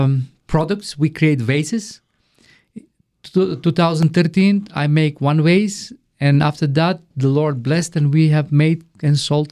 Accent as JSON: {"language": "English", "country": "North Macedonia", "second_language": "English", "said": "In the year 2006, we moved to Macedonia. I am born in Macedonia. I'm originally from Macedonia, and then we planted a church in the small town of Strumica."}